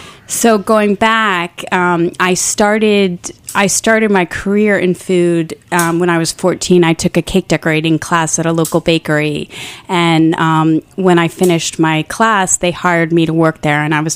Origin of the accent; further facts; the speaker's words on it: Port Jefferson, New York, United States; also born or lived in Stony Brook; I grew up on Long Island.